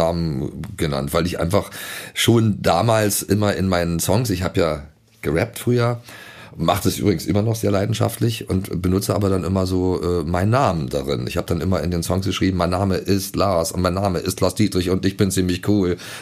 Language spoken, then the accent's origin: German; Potsdam, Brandenburg, Germany; now in Hamburg, Germany; weil ich ja sehr nah an der Mauer gewohnt habe in Potsdam, wo ich herkomme.